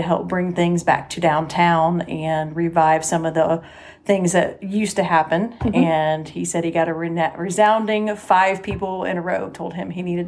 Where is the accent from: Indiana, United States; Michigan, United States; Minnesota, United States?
Indiana, United States; Connersville; I'm a native from Connersville.